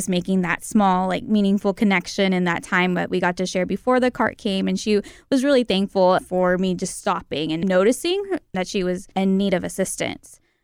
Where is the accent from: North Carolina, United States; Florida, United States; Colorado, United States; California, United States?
California, United States; Fresno; I grew up in Fresno, so coming to Fresno State didn't seem like such a big leap for me.